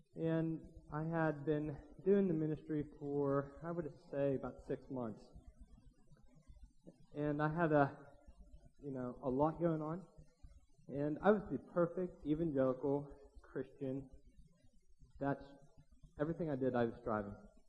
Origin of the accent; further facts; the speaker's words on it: United States; Well, my story is my wife and I lived in England for 2.5 years. We're originally from the States.